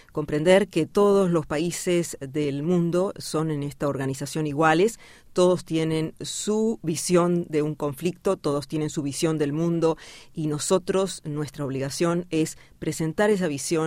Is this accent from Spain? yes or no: no; Argentina; yo soy de Argentina